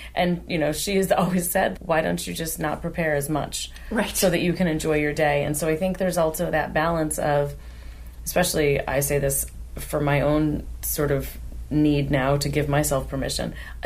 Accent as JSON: {"language": "English", "region": "New York", "country": "United States", "said": "I'm from New York, and so to travel to New York."}